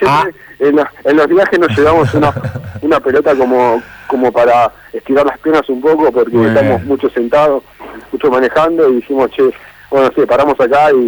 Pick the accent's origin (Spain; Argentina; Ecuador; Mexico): Argentina; Caseros, Buenos Aires Province; En realidad somos porteños, ¿eh? Eso cabe aclararlo. No somos la ciudad, somos de lo que es Casero, zona oeste.